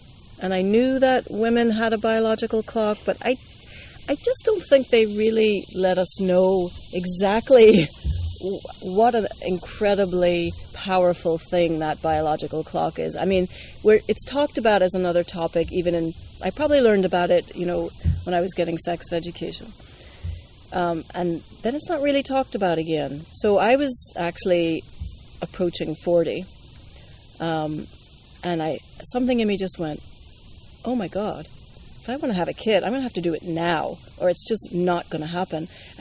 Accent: United States; now in Ireland; being an American citizen living in Ireland, I didn't know if I would ever want to move home.

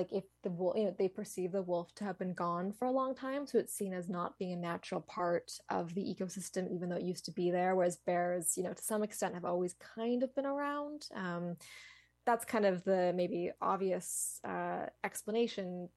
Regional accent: Canada; I mean, I'm Canadian

